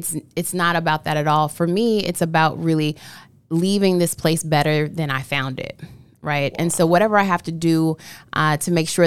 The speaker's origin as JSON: {"language": "English", "town": "St. Louis", "region": "Missouri", "country": "United States", "said": "And I'm from St. Louis, so, you know, the show me state, Missouri."}